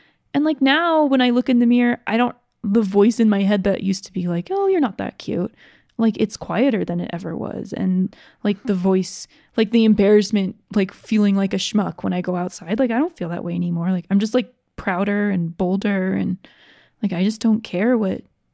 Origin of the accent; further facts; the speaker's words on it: Georgia, United States; I grew up in Georgia.